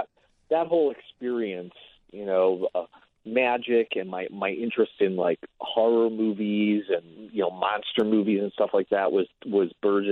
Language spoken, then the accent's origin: English; Milwaukee, Wisconsin, United States; I grew up in Milwaukee.